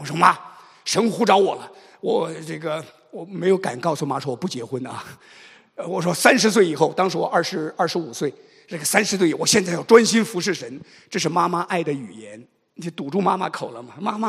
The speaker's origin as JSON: {"language": "Chinese", "region": "Henan", "country": "China", "tie": "born or raised there", "said": "我是河南的小伙子啊，农村长大的"}